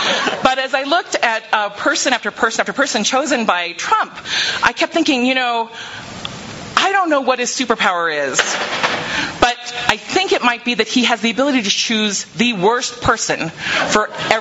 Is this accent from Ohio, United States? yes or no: no; Colorado, United States; I'm actually from Colorado